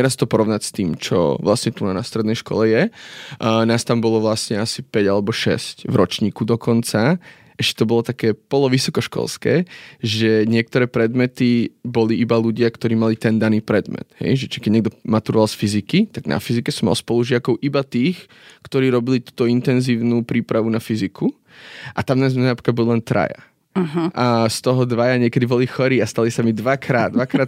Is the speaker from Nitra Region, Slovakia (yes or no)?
no; Bratislava, Bratislava Region, Slovakia; ja som teda sa narodil na Kramároch, nie až tak ďaleko odtiaľto, som rodený Bratislavčan a tu som vlastne vyrastal na základnej škole v Ružinove a potom som začal strednú školu gymnázium na Tomašikovej ulici.